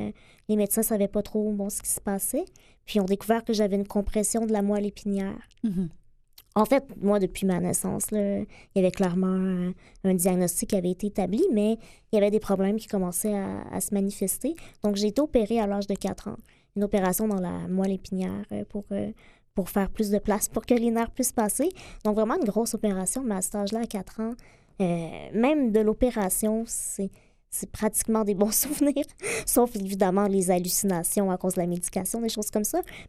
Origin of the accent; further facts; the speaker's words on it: Lemieux, Quebec, Canada; Oui, mais en fait, je suis née à Québec. Et à l'âge de 8 ans, mes parents et moi-même sommes déménagés à Lemieux, qui est un petit village d'environ 300 personnes dans le centre du Québec. Donc, entre Victoriaville et Trois-Rivières.